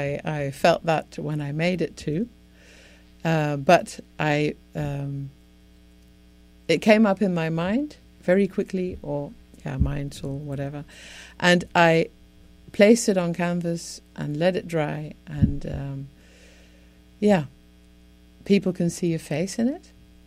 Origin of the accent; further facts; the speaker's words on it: Amsterdam, North Holland, Netherlands; now in United States; Well, but I'm from Amsterdam, so I can say anything.